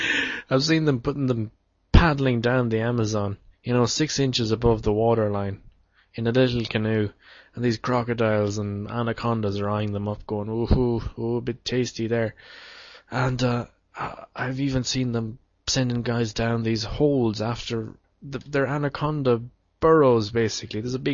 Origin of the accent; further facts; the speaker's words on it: Ireland; now in Japan; I come from Ireland.